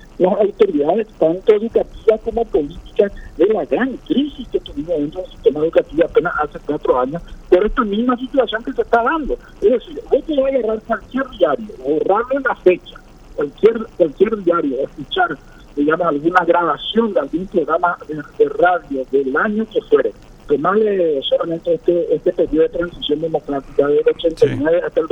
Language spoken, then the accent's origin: Spanish; Paraguay